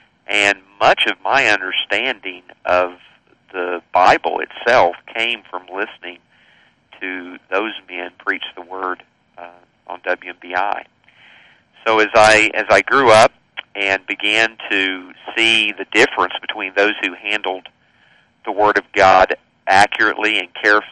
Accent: Tennessee, United States; born there; I grew up in a Christian home. I was born in East Tennessee, and during a time when it was a Southern Baptist church

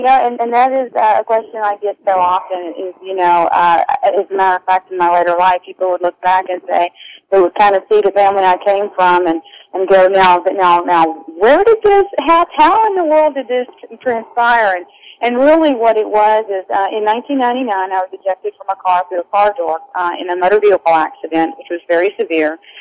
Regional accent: the South, United States; So we kind of came back to where her family was, and that's where we were raised. So I was raised in the South, raised in church, of course

